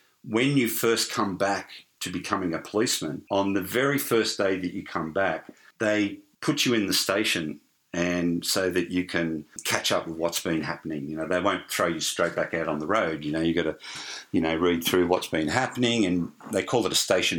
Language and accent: English; Sydney, New South Wales, Australia; I grew up in a very sporting environment. I grew up in the Sutherland Shire, which is in Sydney. It incorporates beaches, rivers, you know, national parks, but it's all about sport and it's all about going to the pub and chasing women